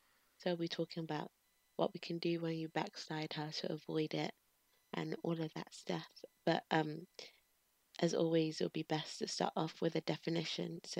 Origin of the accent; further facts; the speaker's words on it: Midlands, United Kingdom; I'm from the Midlands.